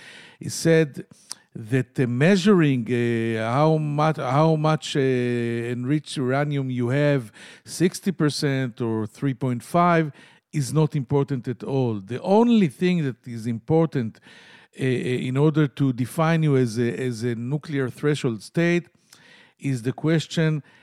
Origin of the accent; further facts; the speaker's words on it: Tel Aviv, Tel Aviv District, Israel; from Tel Aviv.